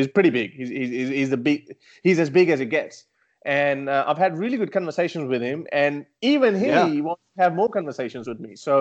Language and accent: English; Pakistan; because me being a Pakistani myself, it would make more sense for me to try to target that audience.